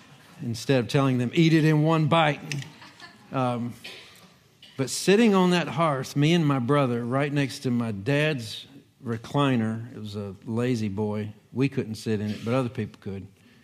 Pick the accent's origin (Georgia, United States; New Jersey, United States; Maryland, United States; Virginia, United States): Georgia, United States; Ringgold; a wood stove sat on that hearth in the house we grew up in Ringgold till I left for school from 8 to then